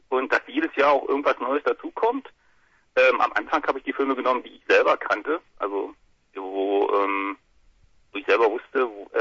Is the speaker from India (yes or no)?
no; Berlin, Germany; Und ich komme natürlich aus Berlin und freue mich darauf, dass wir das zum fünften Mal machen können.